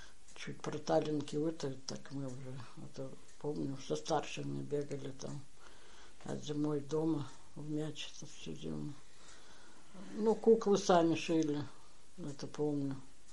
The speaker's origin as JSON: {"language": "Russian", "town": "Yelovka", "region": "Kemerovo Oblast", "country": "Russia", "tie": "born or raised there", "said": "Так, село Еловка Ижморского района Кемеровской области."}